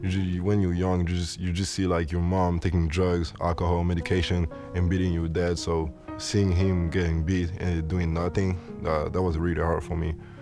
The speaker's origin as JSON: {"language": "English", "town": "Paris", "region": "Île-de-France", "country": "France", "tie": "born or raised there", "said": "I'm from Paris, born and raised."}